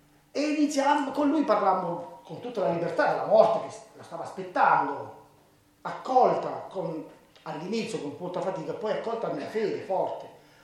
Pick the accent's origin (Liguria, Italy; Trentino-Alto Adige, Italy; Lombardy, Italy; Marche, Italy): Marche, Italy; Fermo; also born or lived in Rome; now in Assisi, Italy; dal 90 al 2004 sono stato a Roma, io sono marchigiano di Fermo, ho studiato a Roma